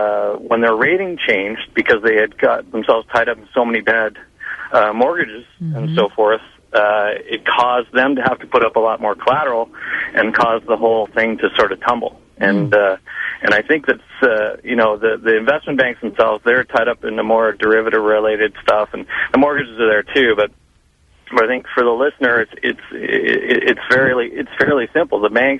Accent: London, Ontario, Canada; I'm from a town called London, Ontario.

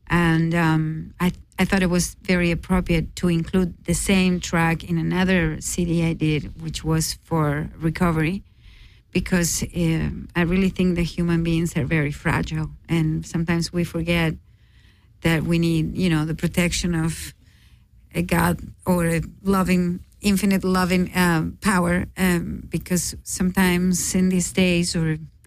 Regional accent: Argentina; English is a second language; moved away as an adult; now in United States; I am from Argentina, South America. Uh-huh. And I came to the U.S. at the beginning of 91, around there, to study music.

